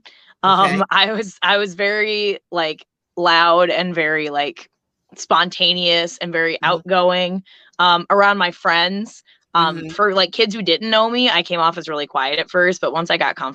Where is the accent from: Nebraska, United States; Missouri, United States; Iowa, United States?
Iowa, United States; Davenport; Yes. Yep. Born and raised in Davenport, Iowa.